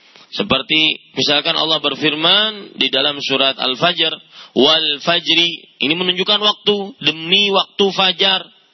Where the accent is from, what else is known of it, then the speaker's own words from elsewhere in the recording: Banjarmasin, South Kalimantan, Indonesia; Ya, itu biasa orang-orang di kampung saya, di Banjarmasin, untuk bersumpah pakai lam, lillahi ta'ala.